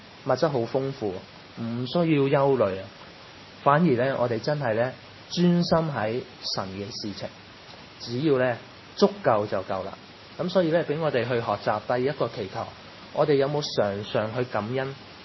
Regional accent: Chaozhou, Guangdong, China; 咁因为我係潮州人嚟嘅，咁潮州人呢咁係好传统拜嗰啲偶像，好迷信嘅佢哋。

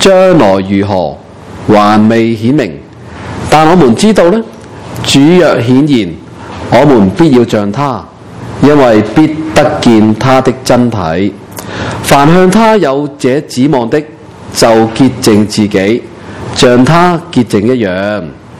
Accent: China; 以前我们中国人呢有什么契、啊、契仔契什么的是不是

